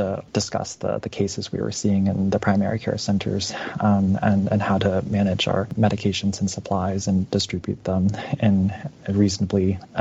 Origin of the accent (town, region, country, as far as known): Canada